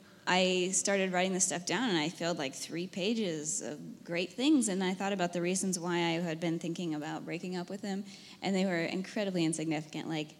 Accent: New Concord, Ohio, United States; but I just didn't feel totally at home like I did growing up in New Concord, Ohio.

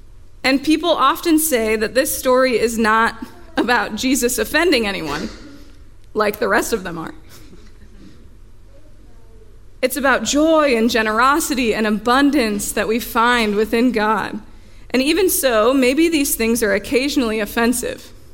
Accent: United States; We're American. And we're in like t-shirts.

